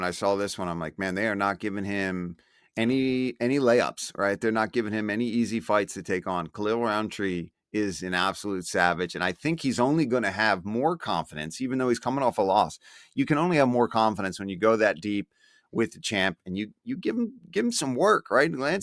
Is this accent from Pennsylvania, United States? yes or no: yes; Philadelphia, Pennsylvania, United States; I'm wearing the Philadelphia Eagles hat. I'm obviously from Philly, and I've known Sean since he was a teenager